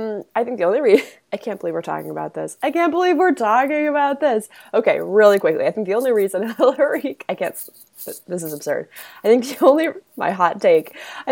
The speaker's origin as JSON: {"language": "English", "region": "Midwest", "country": "United States", "said": "I'm from the Midwest. I don't wear sunglasses inside. Midwesterners are humans."}